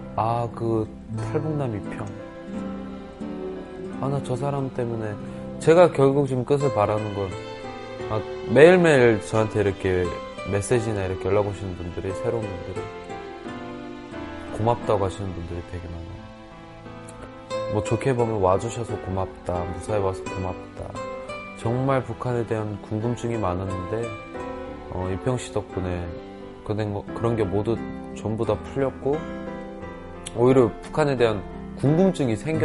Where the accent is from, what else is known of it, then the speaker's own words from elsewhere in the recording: North Korea; now in South Korea; 저는 그냥 고향이 북한인 똑같은 사람이에요.